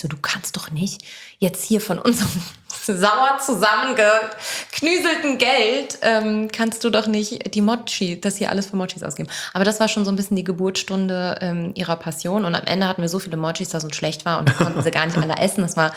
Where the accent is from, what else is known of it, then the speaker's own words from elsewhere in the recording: Bergisch Gladbach, North Rhine-Westphalia, Germany; Ich komme aus Bergisch Gladbach.